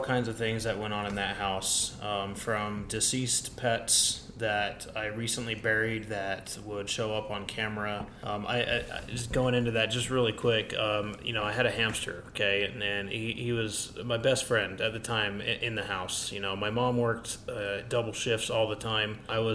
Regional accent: Sugar House, Utah, United States; I lived in Sugar House. I grew up in Sugar House, old-time Sugar House in Utah, and before it became kind of booming.

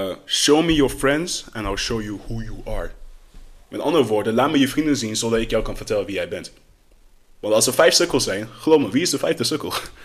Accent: Netherlands; Ik ben een regular guy, weet je wel. Opgegroeid in Nederland.

